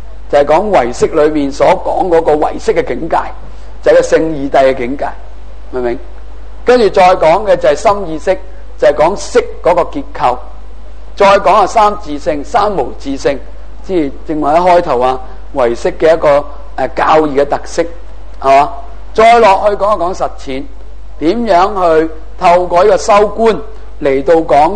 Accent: China

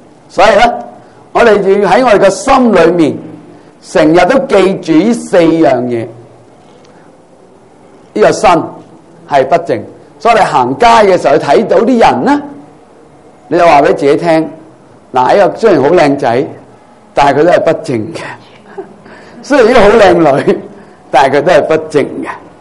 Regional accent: China; 那所以我们中国人最叻揸条藤条教仔，啱唔啱？

